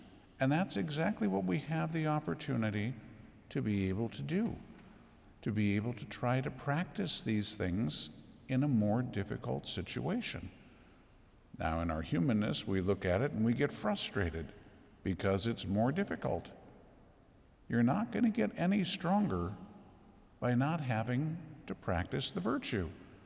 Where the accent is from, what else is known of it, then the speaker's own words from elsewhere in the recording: Minnesota, United States; which I know we're from Minnesota, so we whine and complain about everything